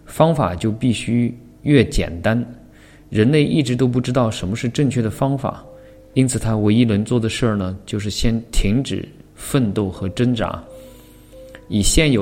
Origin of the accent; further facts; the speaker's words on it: Huangshan, Anhui, China; 回到我的家乡，黄山啊，去回到那个宏村啊、西递啊